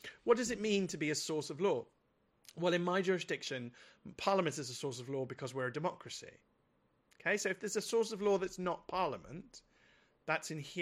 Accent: United Kingdom; But because I'm British and fiercely patriotic

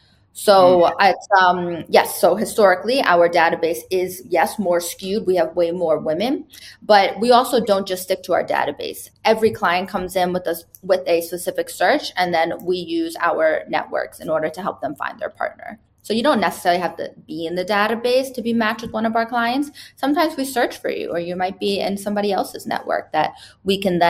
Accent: United States; I'm Puerto Rican, Filipino, and Turkish, but I'm very American.

